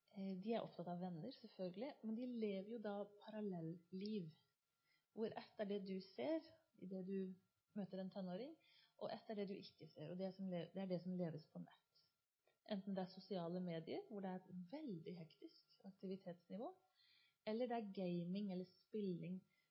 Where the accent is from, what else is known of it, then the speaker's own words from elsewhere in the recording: Kristiansand, Agder, Norway; og jeg vokste opp i Kristiansand, i Bibelbeltets hovedstad.